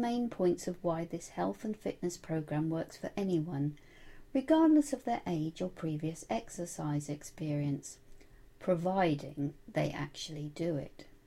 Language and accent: English; England, United Kingdom; Perhaps it's because I'm from England